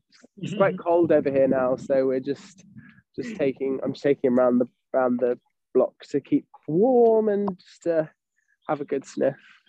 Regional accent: United Kingdom; as a British musical theatre performer, your goal is to be on the West End

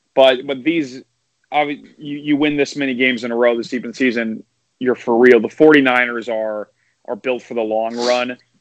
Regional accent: Chicago, Illinois, United States; I'm from Chicago originally, have a lot of ties to the Bears through family and friends.

